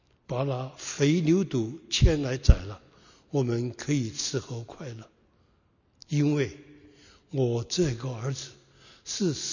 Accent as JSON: {"language": "Chinese", "country": "China", "moved": "yes", "lives_now": "United States", "said": "我自己离开中国60多年了，主啊，我们虽然是美国的公民，但是我们身体上流的血液换成我们中国人的血液"}